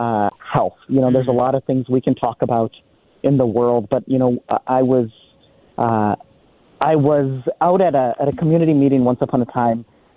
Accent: Minnesota, United States; You know, I grew up here in Minnesota. I grew up in the Twin Cities. My folks immigrated to the Twin Cities in 1980 to the United States in 1972, and then a few years later moved to Minnesota.

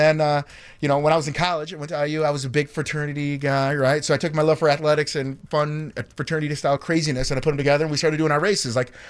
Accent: Palatine, Illinois, United States; Oh, I'm originally from Palatine, a little bit to north, but I'm looking at my old house right over there at Lake Point Tower.

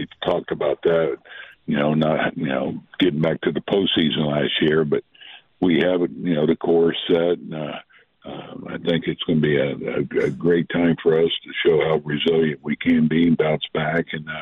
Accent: Florida, United States; also born or lived in San Diego; I grew up a Dolphins fan, growing up in Florida. Then I went to San Diego as a Chargers fan

